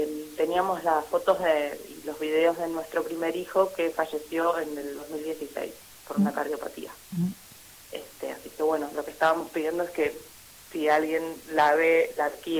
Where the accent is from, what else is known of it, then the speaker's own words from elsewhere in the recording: Buenos Aires, Argentina; now in Neuquén, Argentina; En realidad soy de Buenos Aires, vivo en Neuquén.